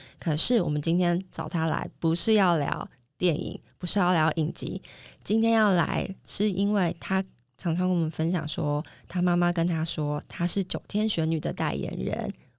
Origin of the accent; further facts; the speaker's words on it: Taiwan; 我觉得身为台湾人之一是非常幸福的事情